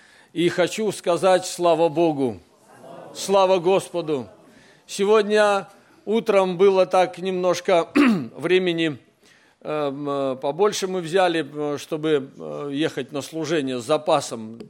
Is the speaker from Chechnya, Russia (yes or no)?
no; Tomsk, Tomsk Oblast, Russia; Ведь все-таки он в этом городе гость, а я томич.